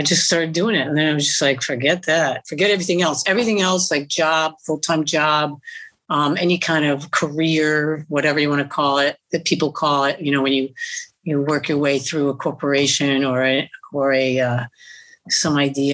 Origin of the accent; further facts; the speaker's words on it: Vestal, New York, United States; also born or lived in Johnson City; I'm from upstate New York, which is in it and near Binghamton. It's a little town called Vestal, like Vestal Virgins. And, that's where I was raised, in Johnson City and Vestal.